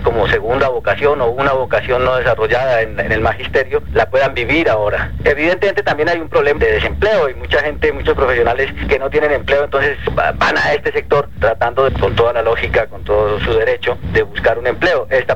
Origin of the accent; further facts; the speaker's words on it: Cali, Valle del Cauca, Colombia; born there; Yo nací en Cali, Colombia